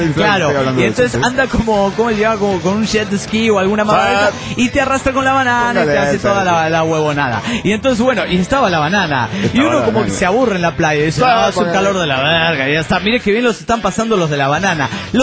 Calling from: Georgia, United States

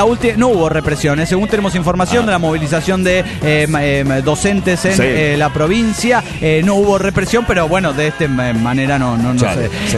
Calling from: Tórnola, Jalisco, Mexico; de Tórnola, Jalisco, México.

